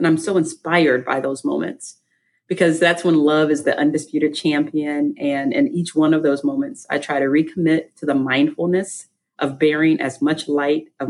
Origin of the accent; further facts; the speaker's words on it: St. Petersburg, Florida, United States; I was born and raised in St. Pete. I've lived and gone to school in a few other places, but without question, St. Pete is home.